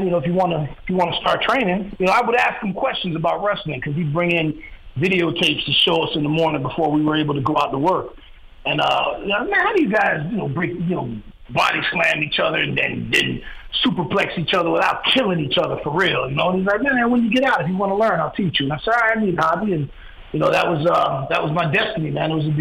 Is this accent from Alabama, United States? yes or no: no; Miami, Florida, United States; And, you know, I started running the streets, and I grew up in Miami.